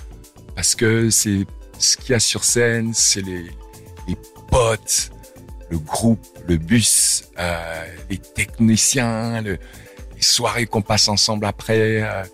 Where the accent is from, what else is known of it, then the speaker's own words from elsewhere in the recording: Cameroon; Mon enfance au Cameroun, on n'avait pas la télé.